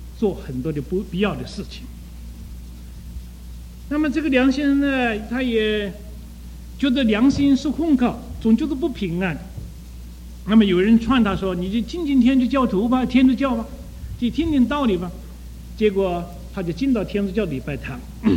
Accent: China; 我们中国人去了以后就把他抢了一两个过来了

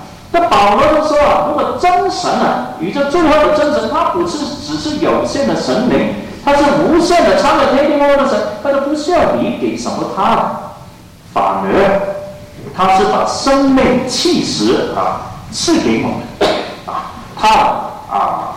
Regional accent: Hong Kong; 我记得从前我在香港长大，我还没有经验过中国，那是一天我都在找寻中国啊。

